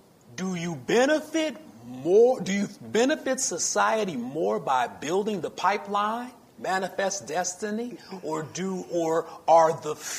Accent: Hammond, Indiana, United States; I grew up in Hammond. I spent a lot of my time in East Chicago, West Calumet. A lot of my friends were there.

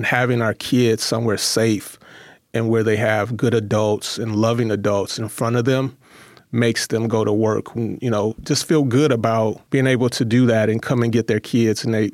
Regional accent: Chicago, Illinois, United States; now in Milwaukee, United States; I'm not a native Milwaukee, and I'm from Chicago originally, and I lived in Chicago mostly all my life, except for, you know, college stints.

